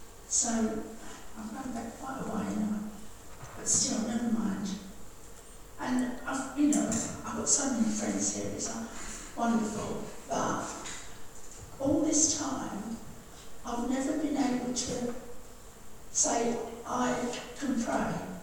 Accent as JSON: {"language": "English", "region": "London", "country": "United Kingdom", "said": "I came from King's Cross, and the first church I ever went to was in 1949"}